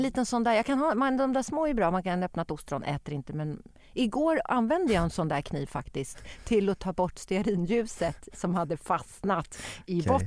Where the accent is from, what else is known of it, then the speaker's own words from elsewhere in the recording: Jakobsberg, Stockholm County, Sweden; Ja, jag är från Jakan, så var jag och Jakan-gänget.